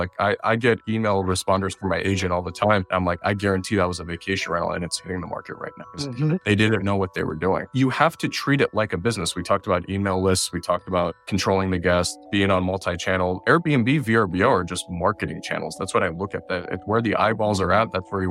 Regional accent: Detroit, Michigan, United States; So yeah, my mom, I grew up in Detroit, Michigan.

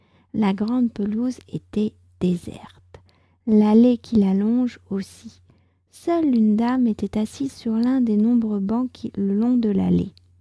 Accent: France

